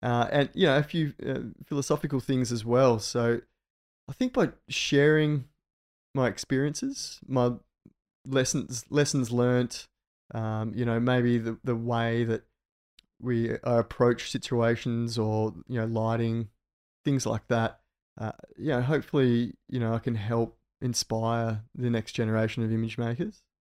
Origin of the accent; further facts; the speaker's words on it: Margaret River, Western Australia, Australia; Went back down to my hometown in Margaret River, was surfing a notorious reef break